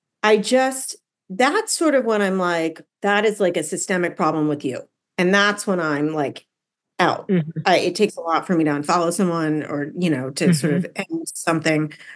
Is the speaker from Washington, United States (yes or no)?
yes; Seattle, Washington, United States; also born or lived in New York; now in Los Angeles, United States; No, I'm not from LA. I'm actually from Seattle